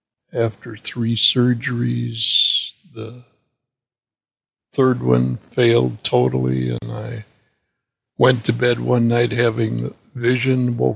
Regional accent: Clinton, Wisconsin, United States; About 10 miles east of that hospital in a little town, Clinton, Wisconsin, which was about 3 miles north of the Illinois border.

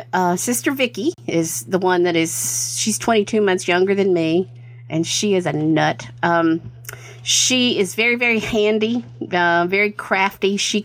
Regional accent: Newport, Tennessee, United States; born there; Well, I was born in Newport, Tennessee, which is a little town there.

